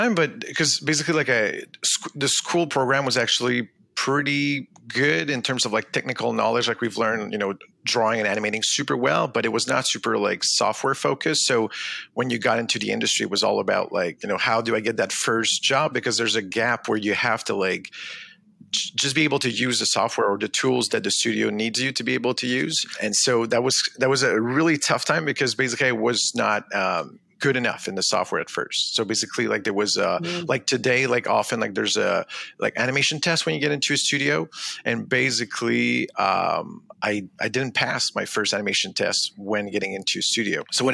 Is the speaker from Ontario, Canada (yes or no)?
no; Drummondville, Quebec, Canada; now in Montreal, Canada; So I'm from the countryside. So I'm from Drummondville, which is like an hour away from Montreal. So I was not like in a urban area